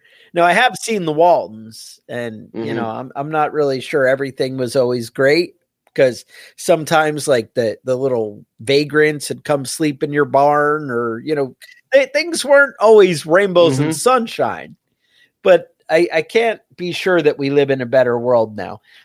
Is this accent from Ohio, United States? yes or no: no; New York, United States; growing up near Woodstock and everybody was like